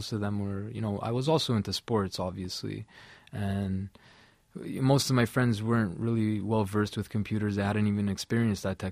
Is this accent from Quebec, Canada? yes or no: yes; Montreal, Quebec, Canada; Well, I'm from Montreal, Quebec